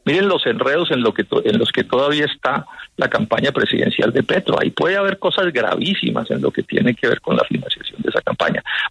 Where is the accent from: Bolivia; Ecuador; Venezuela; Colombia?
Colombia; Lo digo como colombiano y como accionista